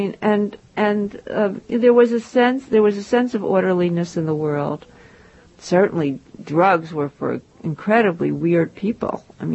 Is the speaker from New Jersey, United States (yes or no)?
yes; Maplewood, New Jersey, United States; I lived on a quiet suburban street in Maplewood, New Jersey.